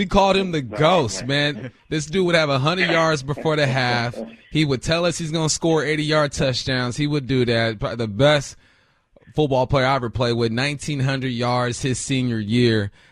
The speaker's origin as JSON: {"language": "English", "region": "California", "country": "United States", "said": "I'm from Cali, you from Michigan."}